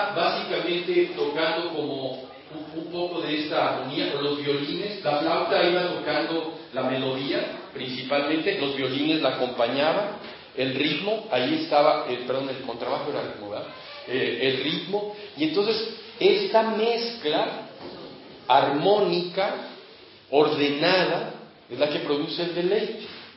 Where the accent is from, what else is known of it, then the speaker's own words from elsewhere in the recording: Mexico; como buenos mexicanos, oímos el rey